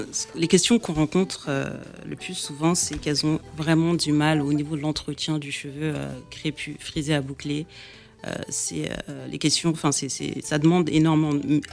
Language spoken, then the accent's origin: French; Corbeil-Essonnes, Île-de-France, France; C'est ça, j'ai grandi en France.